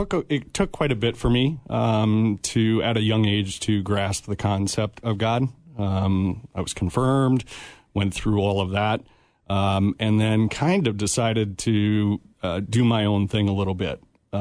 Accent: Minnesota, United States; also born or lived in Iowa; Yeah, we moved from Iowa, actually, when I was very young, about 7 years old. Moved from Iowa up to Minnesota, Spring Lake Park, and then ended up getting down into Apple Valley area.

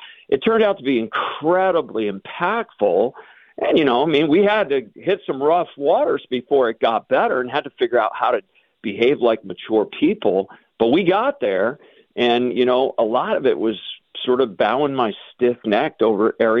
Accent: New York, United States; now in New England, United States; I'm in New England. Are you Northeasterner? I was born and raised in New York. So I'm changing from my Reamer culture, my New York culture, my American culture

